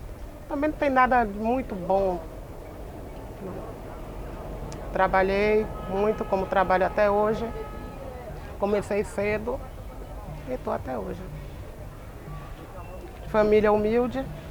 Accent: Salvador, Bahia, Brazil; born there; Pra te dizer, no caso, onde eu nasci, essas coisas. O Salvador é bairro Palmiúdo.

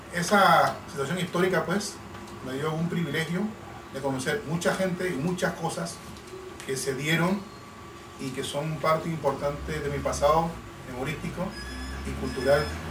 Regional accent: Almirante, Bocas del Toro, Panama; Bueno, yo nací aquí en Almirante, en el viejo hospital, en 1954.

